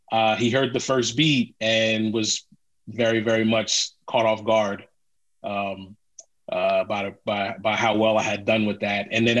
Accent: Philadelphia, Pennsylvania, United States; Now, obviously, like I'm from Philly.

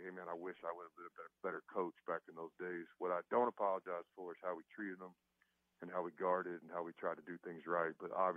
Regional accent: Irving, Texas, United States; really close to my hometown, Irving.

